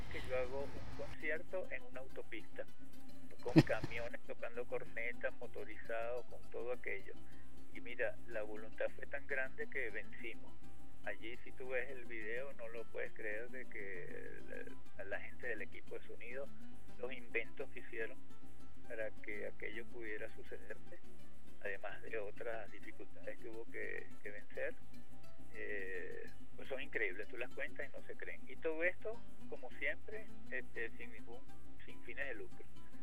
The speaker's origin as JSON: {"language": "Spanish", "country": "Venezuela"}